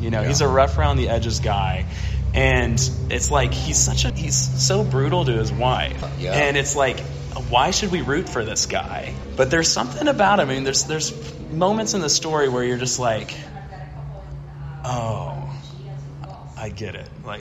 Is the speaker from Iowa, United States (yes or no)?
no; Oklahoma, United States; because I grew up in Oklahoma riding my horse, you know, through the field